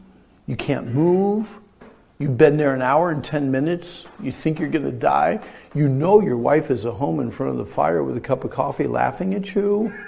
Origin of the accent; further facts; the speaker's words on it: Pennsylvania, United States; Now, I grew up in Pennsylvania, okay. Pennsylvania is called deer country.